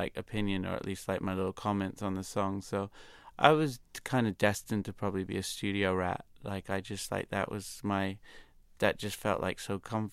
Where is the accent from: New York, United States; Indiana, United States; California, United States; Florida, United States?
New York, United States; New York City; growing up in New York in the late 80s